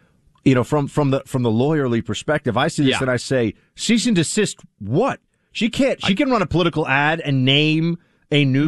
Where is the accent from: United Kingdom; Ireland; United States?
United States; New York; As a New Yorker, in previous elections, I've dealt with that many times